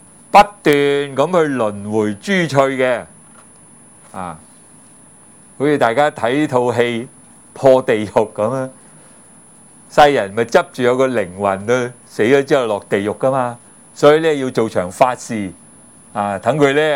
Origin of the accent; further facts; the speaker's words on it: China; 我哋中國人有呢個咁嘅諗法，仲有死咗一定變鬼嘅。